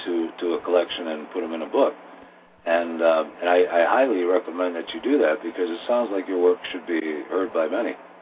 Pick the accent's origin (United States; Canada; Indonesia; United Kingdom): Canada; I'm Canadian myself, so, yeah, I appreciate it up there.